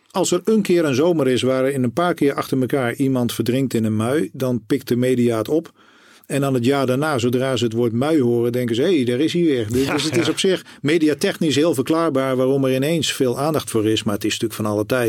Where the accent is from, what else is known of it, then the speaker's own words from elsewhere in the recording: Hasselt, Overijssel, Netherlands; also born or lived in Oegstgeest; Want ik ben in Oegstgeest geboren. Mijn hele familie komt uit Katwijk. Daar liggen onze familieroutes. Maar toen ik 1,5 was, ben ik al naar Hasselt verhuisd. Dat ligt vlakbij Zwolle.